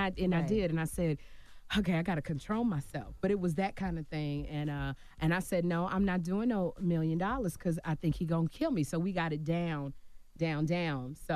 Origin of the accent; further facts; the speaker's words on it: Chicago, Illinois, United States; I said, I'm from Chicago. He's from Detroit.